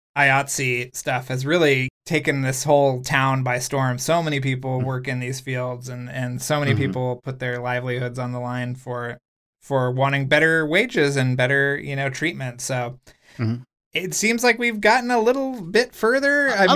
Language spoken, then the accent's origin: English; Texas, United States; I grew up in Texas.